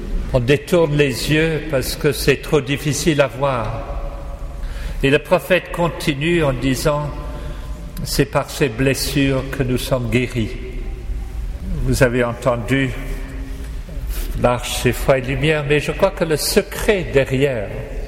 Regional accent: Canada; now in France; Je suis venu en France, je suis Canadien.

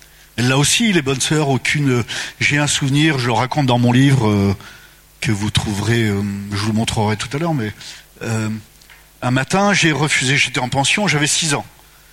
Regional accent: Pays de la Loire, France; born there; je suis né en 1950, en France, dans la région de Nantes.

